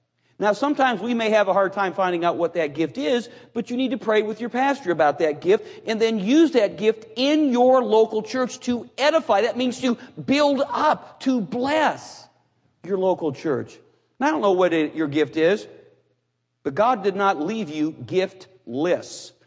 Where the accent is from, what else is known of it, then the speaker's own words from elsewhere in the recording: Cleveland, Ohio, United States; Do you know there's no independent Baptist church in Cleveland, Ohio? Not one. That's my hometown.